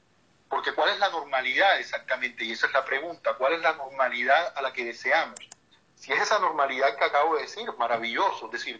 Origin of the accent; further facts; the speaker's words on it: Colombia; yo soy de Colombia